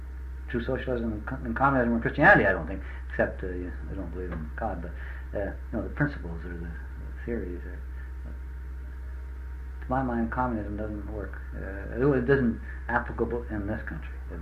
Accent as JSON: {"language": "English", "country": "Canada", "said": "I was very proud of being a Canadian, even until 1947"}